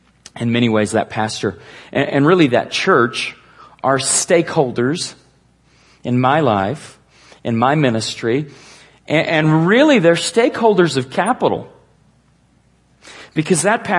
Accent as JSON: {"language": "English", "town": "Edmond", "region": "Oklahoma", "country": "United States", "tie": "born or raised there", "said": "I grew up in Edmond, Oklahoma, a suburb of Oklahoma City. I don't make it back to Oklahoma very often"}